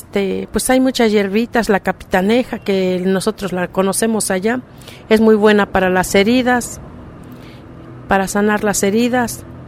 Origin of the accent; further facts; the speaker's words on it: Hidalgo, Mexico; yo vengo del estado de Hidalgo. Pues nosotros allá, cuando era chiquita